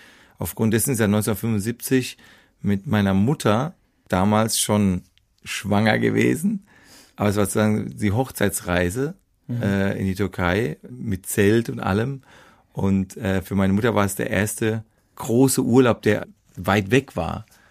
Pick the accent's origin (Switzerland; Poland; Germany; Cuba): Germany; Mannheim, Baden-Württemberg; wenn dann als Mannheimer dann auch dieses SCH und CH und wie wir das intensive